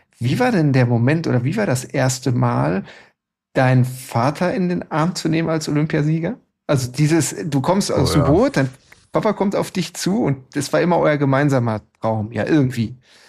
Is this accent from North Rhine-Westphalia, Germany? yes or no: yes; North Rhine-Westphalia, Germany; ich komme aus dem Ruhrgebiet